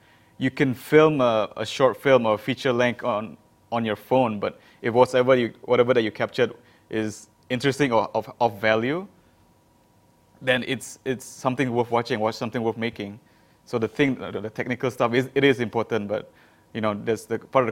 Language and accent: English; Kuching, Sarawak, Malaysia; when he goes to like KL, for example, because we're from Kuching, he'll bring back tapes, VHS tapes